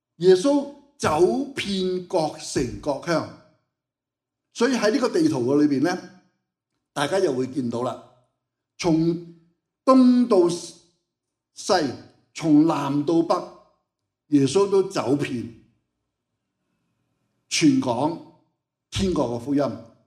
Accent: Hong Kong; 在香港没什么机会，我们香港人太舒服了

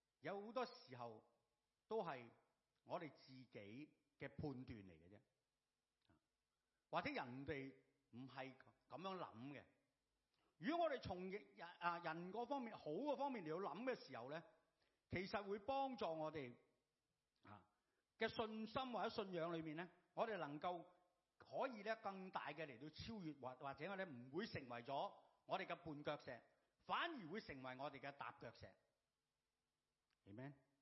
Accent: Hong Kong; 就是我们香港人，又或者我们香港人，我们喜欢什么呢？

